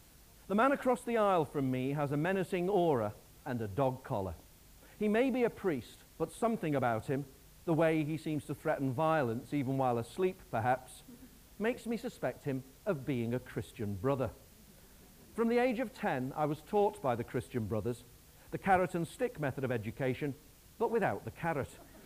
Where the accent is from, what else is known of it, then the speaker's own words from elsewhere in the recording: Warrington, North West England, United Kingdom; I grew up in Warrington with an Irish Catholic mother and an English Protestant father. Quite an interesting place to be.